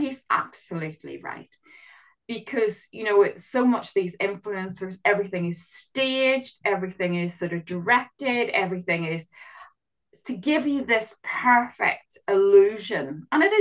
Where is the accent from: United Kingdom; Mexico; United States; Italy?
United Kingdom; Northern Ireland; when I grew up in Northern Ireland.